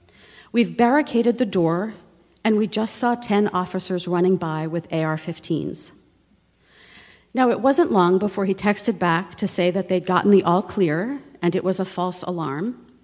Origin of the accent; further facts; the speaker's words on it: East Coast, United States; I grew up on the East Coast. I went to college and seminary and graduate school on the East Coast, so I know from hot and humid. But in 1995, we moved west, and in 2003, we moved farther west